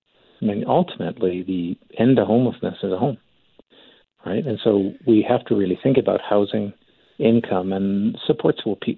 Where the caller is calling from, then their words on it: Calgary, Alberta, Canada; Now, I'm calling in from Calgary.